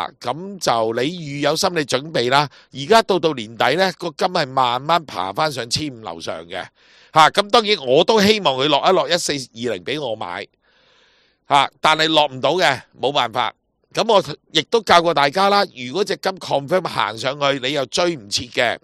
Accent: Hong Kong; 就系话我哋香港人揸住港纸或者美金

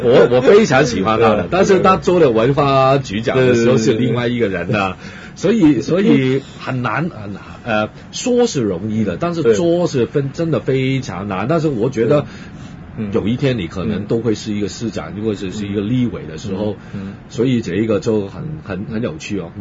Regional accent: Hong Kong; 比如说我们香港人看台湾的制度，我们就觉得很烦的

